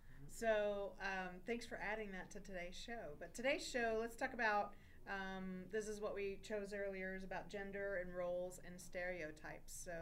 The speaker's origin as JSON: {"language": "English", "region": "Texas", "country": "United States", "tie": "born or raised there", "said": "growing up in the South, and I'm talking about Texas, not all Southern states, but where I grew up"}